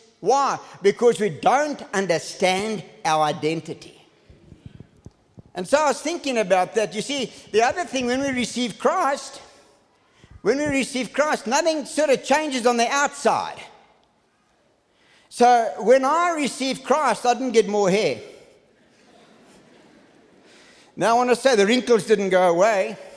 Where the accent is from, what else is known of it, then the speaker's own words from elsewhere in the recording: South Africa; I'm a child of God before I'm a South African. I'm a child of God before I'm an English-speaking South African.